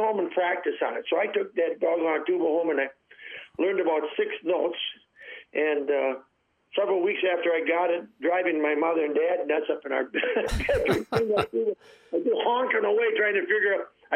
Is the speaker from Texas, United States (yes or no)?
no; Kewaunee, Wisconsin, United States; I was born in 1949 in Kewaunee. We didn't have a hospital. I was actually born at the doctor's office in downtown Kewaunee.